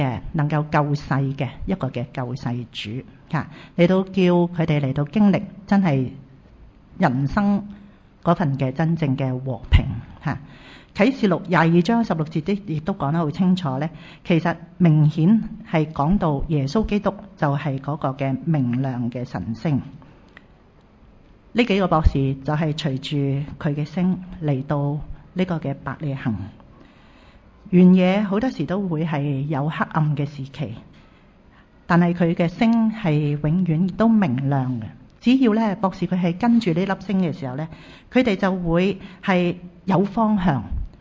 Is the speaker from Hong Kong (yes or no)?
yes; Chai Wan, Hong Kong; 我自己其实是小时候在柴湾长大，很熟悉这个区